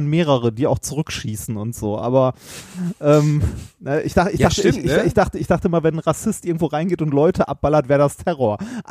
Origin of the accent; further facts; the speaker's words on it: Lower Saxony, Germany; ich bin aus Friesland, hier gibt's Tee.